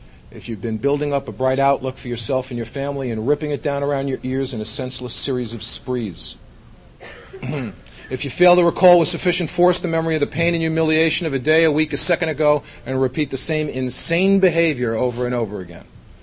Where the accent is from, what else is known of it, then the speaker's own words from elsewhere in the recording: Bronx, New York, United States; I was a hip, slick, and cool kid growing up in the Bronx.